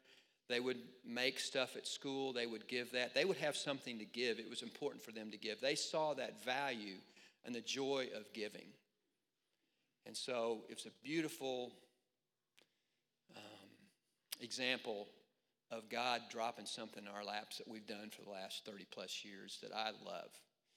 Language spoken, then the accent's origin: English; Oklahoma, United States; I have a big family growing up in Oklahoma